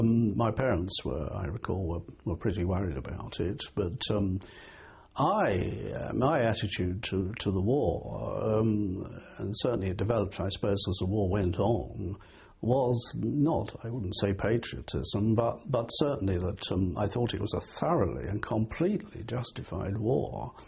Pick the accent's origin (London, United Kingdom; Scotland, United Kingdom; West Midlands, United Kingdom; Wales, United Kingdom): London, United Kingdom; Ealing; born there; I was born in Ealing in London in 1925